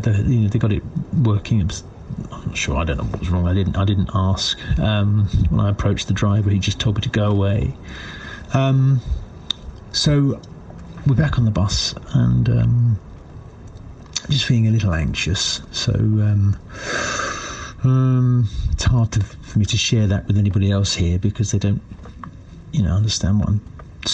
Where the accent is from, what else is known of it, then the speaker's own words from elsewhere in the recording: Epsom, South East England, United Kingdom; no, I'm from Epsom. You know, I'm from Epsom.